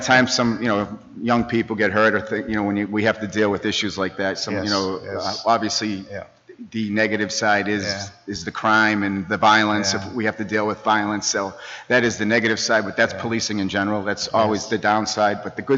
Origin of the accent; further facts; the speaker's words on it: Worcester, Massachusetts, United States; I grew up on Lincoln Street and went to Burncoat High School, went in the military. The only time I've lived anywhere but Worcester is when I was in the military in Frankfurt, Germany.